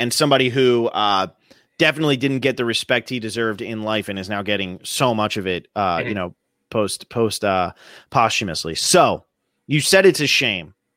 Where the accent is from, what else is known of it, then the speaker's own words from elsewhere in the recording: United States; And I guess it's just because we're American.